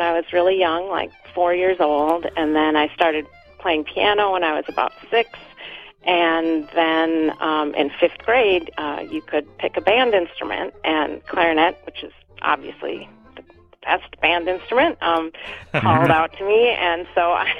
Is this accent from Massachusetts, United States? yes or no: no; Vermillion, South Dakota, United States; now in Toledo, United States; I grew up in Vermilion, South Dakota.